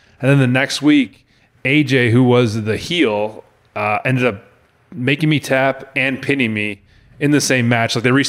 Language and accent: English; Rochester, New York, United States; And I was like, sir, I'm from Rochester, New York.